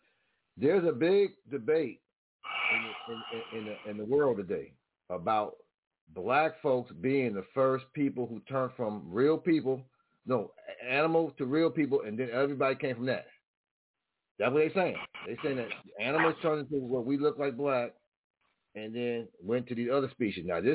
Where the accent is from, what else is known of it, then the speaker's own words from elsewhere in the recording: Buffalo, New York, United States; I'm from Buffalo.